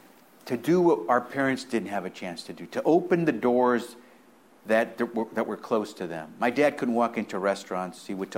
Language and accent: English; Sacramento, California, United States; So I was born and raised in Sacramento. I'm the first in my family to have a chance to get that college degree